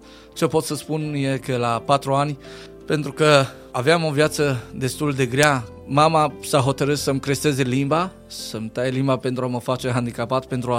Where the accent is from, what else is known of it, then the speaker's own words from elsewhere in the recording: Segarcea, Dolj, Romania; Viața am petrecut-o și am crescut în Olteniu, județul Dolj, orașul Segarcea, dintr-o familie numeroasă, o familie de 10 frați și surori, 7 surori și 3 băieți.